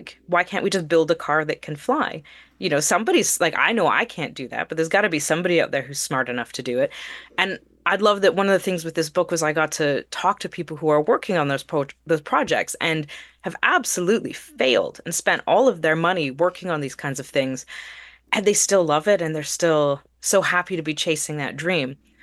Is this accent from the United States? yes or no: no; Canada; I was born in Canada.